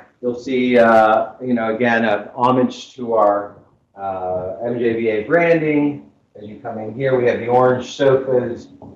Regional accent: Indiana, United States; also born or lived in New York City; I grew up in Indiana. Certainly back there, the story is all about hemp. I spent many years in New York City.

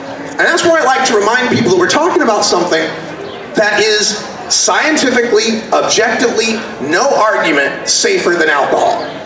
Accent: Oregon, United States; I'm from Oregon. My home state has just reaped $5.3 million in tax revenue

